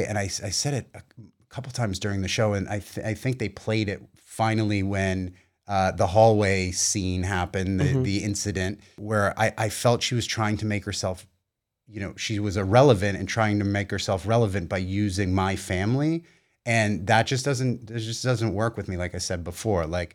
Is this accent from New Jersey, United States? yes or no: no; Boston, Massachusetts, United States; You know, I grew up in Boston and I will take a bullet for my family